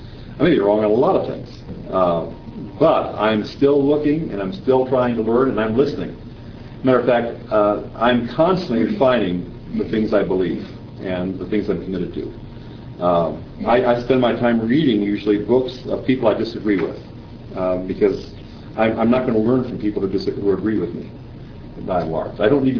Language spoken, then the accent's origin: English; United States; I saw Christianity as basically a boring something I was stuck with. being American.